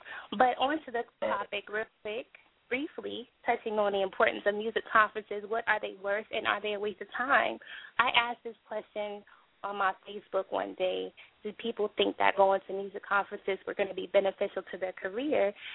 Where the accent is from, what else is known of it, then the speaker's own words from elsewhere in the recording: Texas, United States; And the reason why I make sure I always shout out Fallwell is not just because I'm from Texas